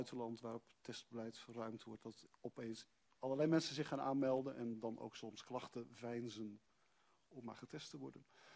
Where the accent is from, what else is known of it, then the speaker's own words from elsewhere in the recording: Groningen, Netherlands; Of we die mensen verstaan, of ze naar ons luisteren als Groningers.